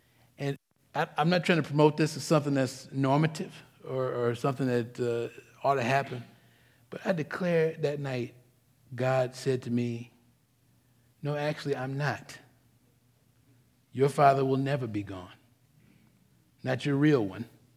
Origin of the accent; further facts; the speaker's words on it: Detroit, Michigan, United States; I'm from Detroit. I'm toe up from the flow up.